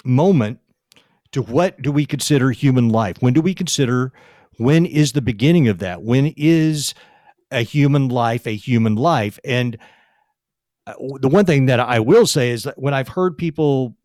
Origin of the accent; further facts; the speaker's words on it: Texas, United States; I believe she's coming to us from Texas, my home state.